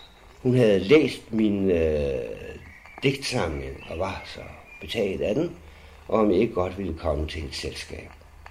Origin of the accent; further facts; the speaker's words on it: Aarhus, Central Denmark Region, Denmark; Jeg var aarhusianer.